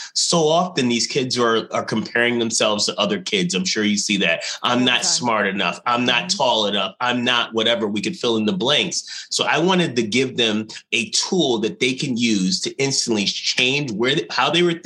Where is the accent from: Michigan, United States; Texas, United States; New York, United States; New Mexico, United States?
New York, United States; growing up on Long Island, my mom had left and she was addicted to crack cocaine.